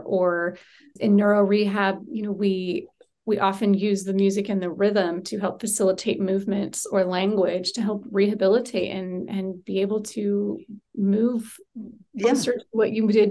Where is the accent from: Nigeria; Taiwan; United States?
United States; Chico, California; born there; I was born here